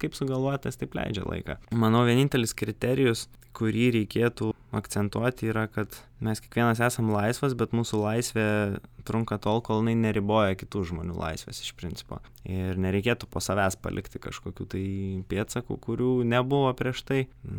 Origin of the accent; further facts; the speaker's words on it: Kaunas, Kaunas County, Lithuania; Gimiau augau Kaune, bet turim čia tokį Panemunės šilą, pušyną, tokį gražų